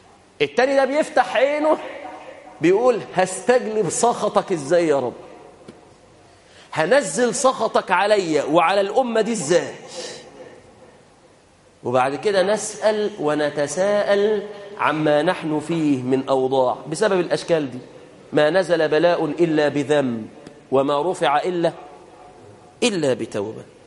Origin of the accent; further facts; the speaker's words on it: Egypt; اللهم احفظ بلادنا مصر عزيزة قوية